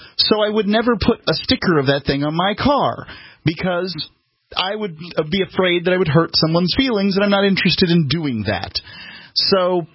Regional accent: the South, United States; And, for me, I'm from the South.

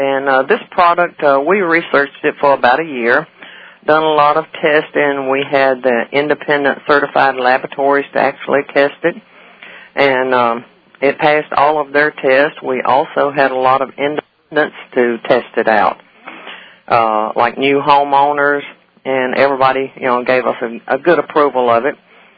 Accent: North Carolina, United States; moved away; We're originally from North Carolina

